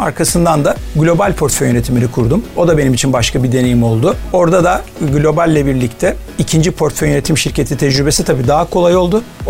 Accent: Ankara, Turkey; also born or lived in Mardin / Istanbul; 1969 Kasım Mardin doğumluyum. İlk orta lise öğrenimimi Ankara'da tamamladım.

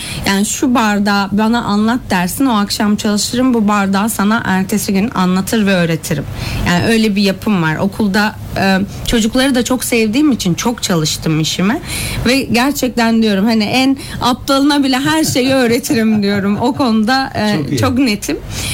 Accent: Denizli, Turkey; also born or lived in Kayseri; Yok, Kayseri'de doğdum. Ben 5 yaşındayken Denizli'ye taşındık.

